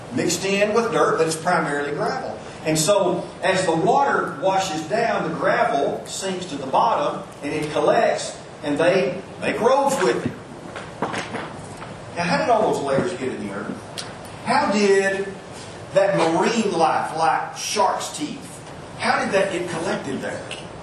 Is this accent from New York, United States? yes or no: no; Coomer, Texas, United States; I grew up in Coomer, Texas. About four out here heard of that place.